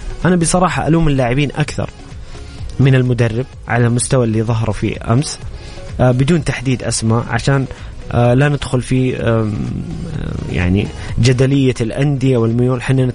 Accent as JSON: {"language": "Arabic", "country": "Saudi Arabia", "said": "أمامنا كأس آسيا وطموحنا كبير كسعودية"}